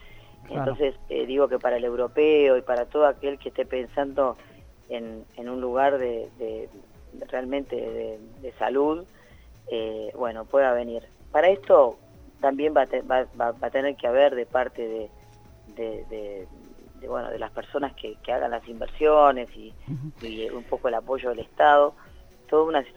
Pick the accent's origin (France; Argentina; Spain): Argentina; mi marido es uruguayo, yo soy argentino, pero vivimos los dos en Argentina hace tiempo